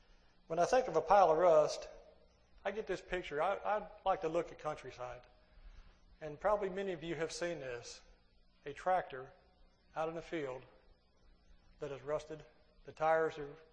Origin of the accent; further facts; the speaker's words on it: Ohio, United States; Growing up in Ohio, when I was younger, more so than now, you see cars that were pretty rusty.